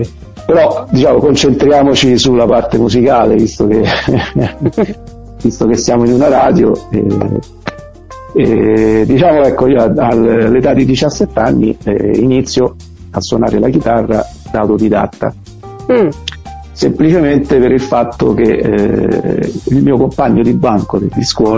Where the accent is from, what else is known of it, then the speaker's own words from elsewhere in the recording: Rome, Lazio, Italy; sono nato un po' di anni fa, l'8 gennaio del 63, sono di Roma, sono sposato con Laura e ho due figli, Leonardo e Alice.